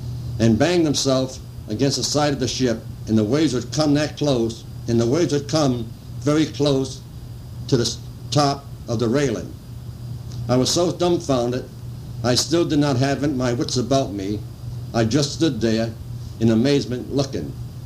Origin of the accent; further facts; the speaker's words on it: Cumberland, Rhode Island, United States; born there; I was born on April 4th, 1912, in Cumberland, Rhode Island.